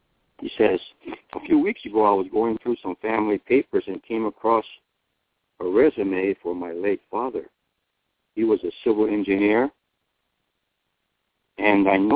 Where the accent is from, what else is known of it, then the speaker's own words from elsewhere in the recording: California, United States; he had a lot of joy in his life going to Japanese-American nurseries that were common where we grew up in Southern California.